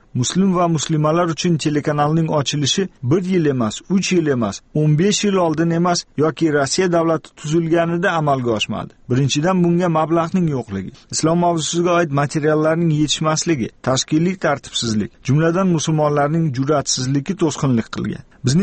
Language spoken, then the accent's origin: Uzbek; Samarkand, Samarqand Region, Uzbekistan; now in Russia; Men o'zi asli Samarqanddanman.